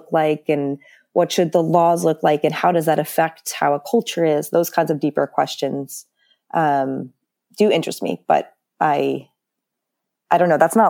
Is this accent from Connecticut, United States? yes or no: yes; Westport, Connecticut, United States; So I grew up in Westport, Connecticut. It's a suburb of Connecticut.